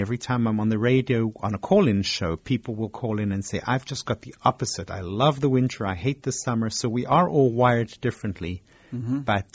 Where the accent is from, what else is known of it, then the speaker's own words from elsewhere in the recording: South Africa; moved away as an adult; now in New York City, United States; Well, I came myself from South Africa to New York City to do my psychiatric residency